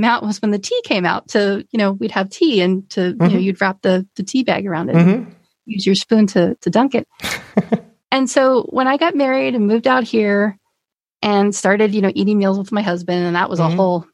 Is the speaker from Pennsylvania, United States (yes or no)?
yes; Pennsylvania, United States; I just thought, I'm from Pennsylvania. I'm from back east. I guess it's just an Eastern thing.